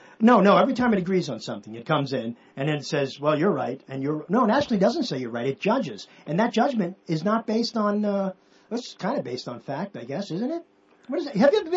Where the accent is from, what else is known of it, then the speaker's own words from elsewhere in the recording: New York, United States; And maybe, I don't know if this is just from growing up in New York, but I always tell this story